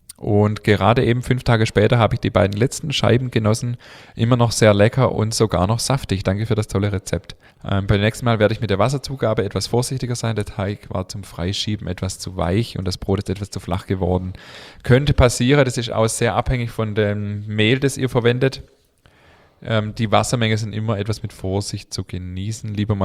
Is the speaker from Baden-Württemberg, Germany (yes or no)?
yes; Baden-Württemberg, Germany; accent: Swabian; sie freut sich auch über unseren schwäbischen Dialekt